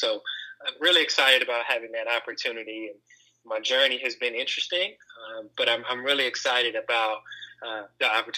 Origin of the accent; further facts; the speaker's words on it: Charlotte, North Carolina, United States; I was born and raised on the East Coast, Charlotte, North Carolina native.